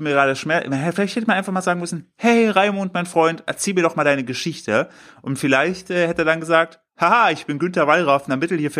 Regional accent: Windischleuwer, Germany; Bei mir in Windischleuwer, Grüße gehen raus an mein Heimatdorf

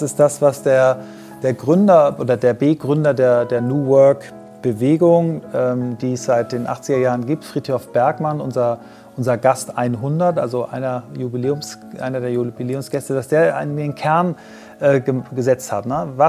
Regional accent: Kiel, Schleswig-Holstein, Germany; wir sind ja beide Kieler, Christoph und ich

